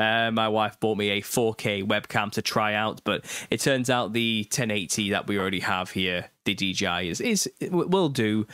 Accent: United Kingdom; I'm British as well.

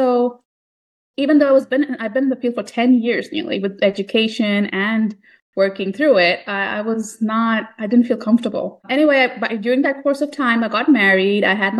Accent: India; So I grew up in India, and my dad wanted me to either pursue engineering or medicine.

